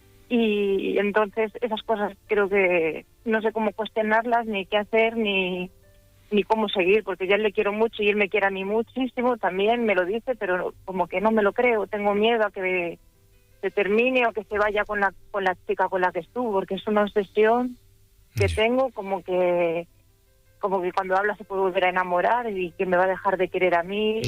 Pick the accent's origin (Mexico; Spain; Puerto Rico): Spain; Zamora, Castile and León; Soy de Zamora.